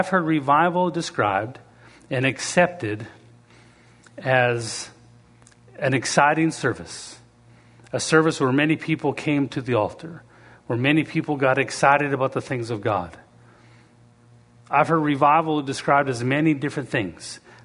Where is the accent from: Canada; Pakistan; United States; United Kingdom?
Canada; We have, being Canadian, I can tell you that Canadians love to get together as a group and accomplish things.